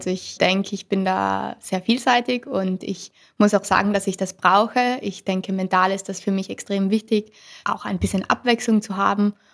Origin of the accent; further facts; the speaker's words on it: Trentino-Alto Adige, Italy; Ich komme aus Südtirol und bin jetzt wieder hier in Südtirol daheim. Also ich war die letzten Jahre viel unterwegs, aber mittlerweile bin ich wieder voll hier.